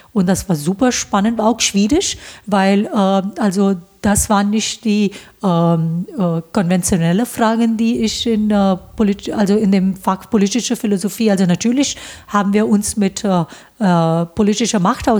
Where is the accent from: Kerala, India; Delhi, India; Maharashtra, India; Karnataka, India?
Maharashtra, India; Mumbai; now in Germany; Ich bin in Bombay geboren und habe da, also in der Nähe von Bombay ist ein kleiner Vorort, hatte 1 Million Einwohner und da habe ich auch dann bin ich in der Schule gegangen